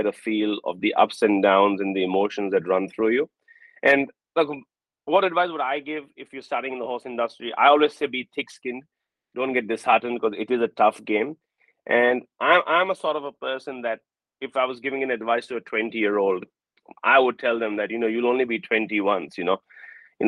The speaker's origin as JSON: {"language": "English", "country": "India", "tie": "born or raised there", "said": "when I grew up in India"}